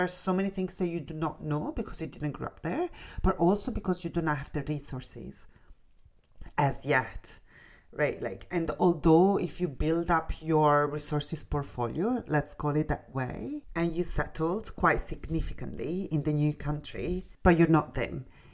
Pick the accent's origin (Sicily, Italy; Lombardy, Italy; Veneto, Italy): Lombardy, Italy; Milan; English is a second language; like I'm from Milan, so I will miss all the cultural subtleties of Milan